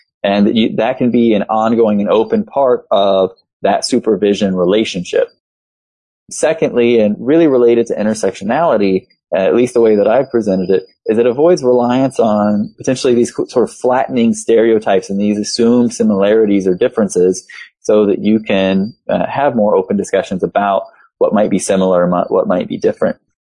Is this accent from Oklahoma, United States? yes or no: yes; Oklahoma, United States; I'm also from Oklahoma, and so it's Choctaw from Oklahoma in my particular Choctaw family. I was raised in a somewhat lower SES background with parents who didn't graduate high school.